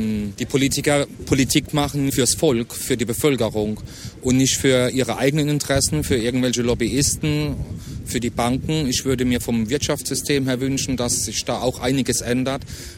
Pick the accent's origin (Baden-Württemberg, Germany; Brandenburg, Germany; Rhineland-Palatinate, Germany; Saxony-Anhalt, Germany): Baden-Württemberg, Germany; Mannheim; Wir kommen aus Mannheim